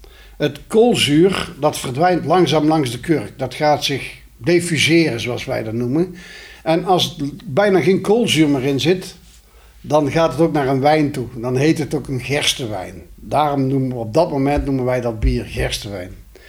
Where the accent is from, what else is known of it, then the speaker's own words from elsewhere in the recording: North Brabant, Netherlands; Ik als Brabander had er nog nooit van gehoord.